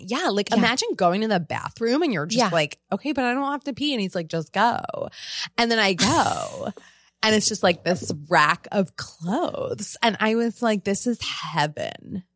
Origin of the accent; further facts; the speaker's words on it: Italy; It's just like, I'm from Italy, and it's like so good, actually.